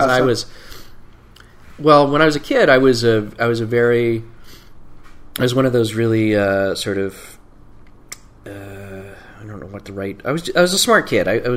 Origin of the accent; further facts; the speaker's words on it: Morton, Illinois, United States; also born or lived in Kansas City; Grew up in a little town from like age five on. Grew up in a little town in Peoria called Morton, Illinois.